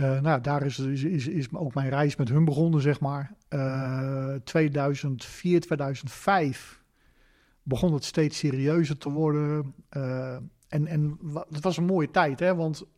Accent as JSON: {"language": "Dutch", "town": "Roden", "region": "Drenthe", "country": "Netherlands", "tie": "born or raised there", "said": "Ik ben opgegroeid in de natuur. Ik lag als klein jongetje, ik ben in Rode opgegroeid, vlak onder Groningen. Ik ben in de bossen opgegroeid."}